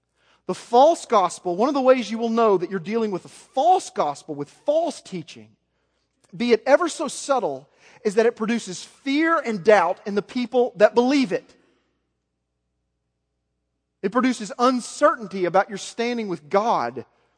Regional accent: Little Rock, Arkansas, United States; I'm from West Little Rock. It's a lot like East Memphis.

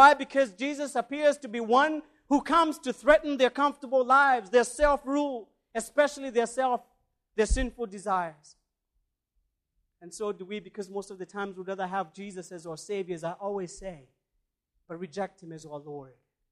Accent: Kenya; Being a Kenyan, I probably would have run faster than that.

